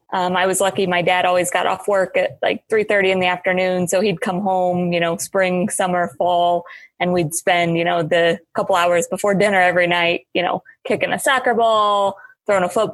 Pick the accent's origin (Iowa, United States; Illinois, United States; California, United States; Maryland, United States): Illinois, United States; So I grew up in Southern Illinois, my entire family, St. Louis Cardinal fans.